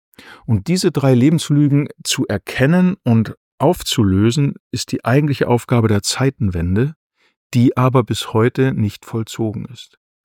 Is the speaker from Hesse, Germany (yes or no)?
no; Aalen, Baden-Württemberg, Germany; in meiner Heimatstadt, der Stadt, wo ich wohne, in Aalen.